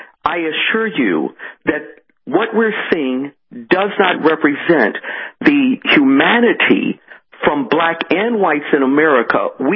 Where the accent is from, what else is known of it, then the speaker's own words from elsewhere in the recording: Chicago, Illinois, United States; moved away; Case in point, my hometown of Chicago that I once lived in over 20 years ago